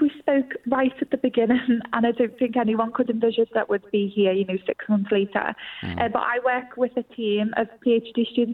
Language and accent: English; Liverpool, North West England, United Kingdom; So obviously I'm from Liverpool